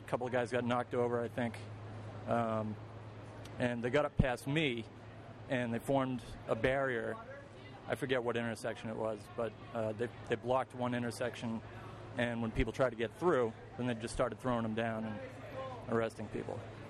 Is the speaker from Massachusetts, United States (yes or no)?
yes; Boston, Massachusetts, United States; Yeah. I'm actually not from the area. I just kind of followed the pack. I'm from Boston.